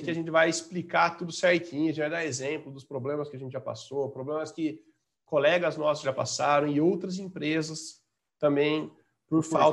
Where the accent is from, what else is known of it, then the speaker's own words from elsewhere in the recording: Santa Bárbara d'Oeste, São Paulo, Brazil; Eu sou de Santa Bárbara do Oeste.